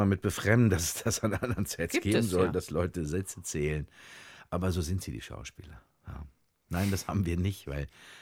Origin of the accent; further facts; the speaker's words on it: Dortmund, North Rhine-Westphalia, Germany; Wenn man als kleiner Junge in Dortmund aufwächst, dann wird man Borusse.